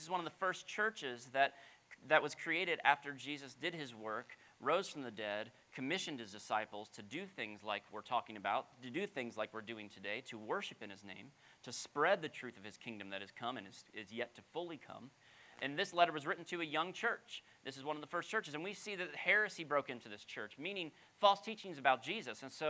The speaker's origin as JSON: {"language": "English", "region": "Florida", "country": "United States", "tie": "born or raised there", "said": "So I grew up in South Florida, and one of the shows that was huge in South Florida and around the country was Seinfeld."}